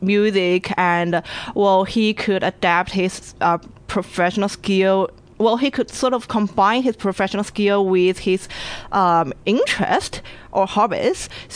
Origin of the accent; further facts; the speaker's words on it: Sichuan, China; born there; English is a second language; But, well, because I was born in Sichuan, which is, like, not one of the metropolises in China.